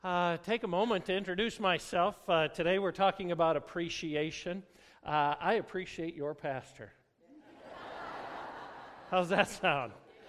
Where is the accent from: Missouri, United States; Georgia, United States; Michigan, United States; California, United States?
Michigan, United States; Saginaw; I was raised in Saginaw, Michigan, and went to high school there, and then moved and actually graduated from Sanford Meridian High School over closer to Midland.